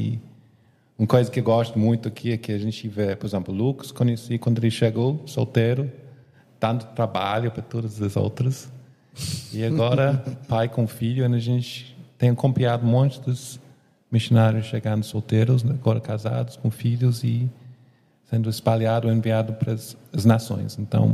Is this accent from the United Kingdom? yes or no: yes; England, United Kingdom; Portuguese is a second language; now in Fortaleza, Brazil; eu moro aqui em Ceará, no calor da Fortaleza. Eu amo o Brasil, sou inglês. Que talvez meu sotaque ainda, infelizmente, tem um pouquinho, mas eu vou chegar lá.